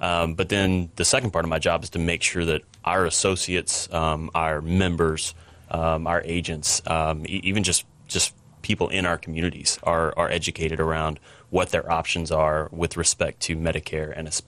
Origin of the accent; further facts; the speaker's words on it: Texas, United States; now in Little Rock, United States; I am originally from West Texas, out in the desert, but I reside now in Little Rock, close to Little Rock, and I've been in Hawaii for 4 days.